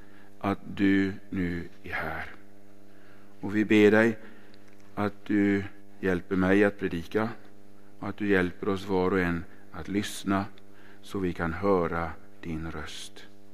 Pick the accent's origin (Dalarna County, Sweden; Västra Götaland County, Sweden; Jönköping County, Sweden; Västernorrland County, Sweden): Västra Götaland County, Sweden; Lidköping; born there; Hur ligger det i förhållande till Lidköping där jag är född?